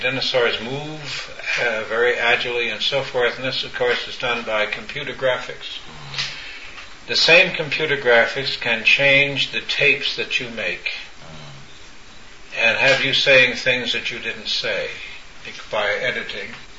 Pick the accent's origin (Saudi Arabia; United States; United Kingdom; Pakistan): United States; I said I was born and raised. I'm an American.